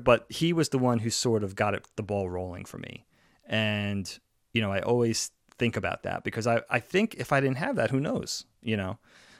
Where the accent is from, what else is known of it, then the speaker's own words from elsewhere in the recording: Long Island, New York, United States; our high school growing up on Long Island, high school was 9, 10, 11, 12.